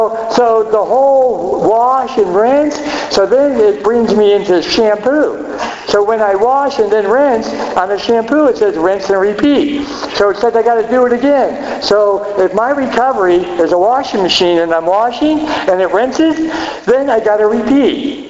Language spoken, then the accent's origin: English; Miami, Florida, United States; listen, I'm from Miami, and I'm really pasty white guy.